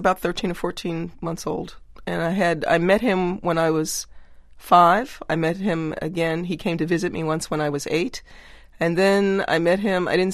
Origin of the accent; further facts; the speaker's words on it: Atlantic City, New Jersey, United States; I grew up in Atlantic City, New Jersey, and when the Democratic Convention came to Atlantic City in 1964